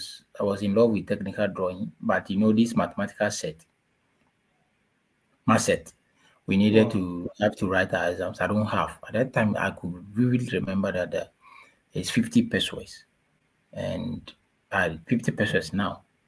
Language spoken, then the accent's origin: English; Volta, Ghana; born there; I was born somewhere in the Volta region. In fact, my village, I always said, cannot be found on the map.